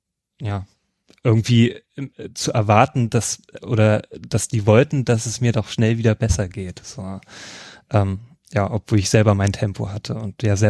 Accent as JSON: {"language": "German", "town": "Leipzig", "region": "Saxony", "country": "Germany", "said": "ich komme aus Leipzig"}